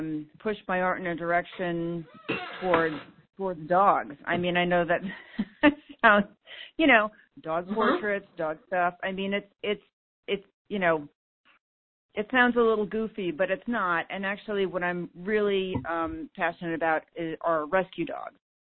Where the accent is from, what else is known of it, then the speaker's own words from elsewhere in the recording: Yonkers, New York, United States; now in Bridgeport, United States; Originally I'm from New York. I grew up in Yonkers, which is right outside New York City. And moved up to Connecticut with my husband when he got a job working for Whole Foods